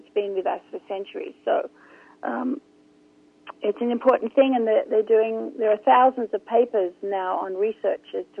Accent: Australia; also born or lived in England; Well, when I was five and I got to Australia, I don't really know what kind of accent.

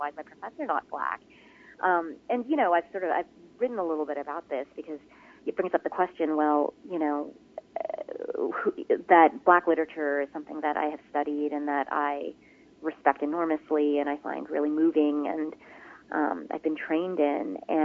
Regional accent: United States; I, as an American, but I also as a Korean American

